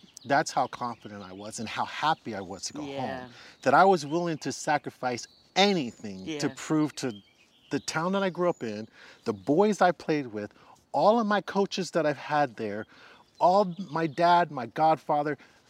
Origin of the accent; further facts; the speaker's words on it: California, United States; I grew up in the Bay Area.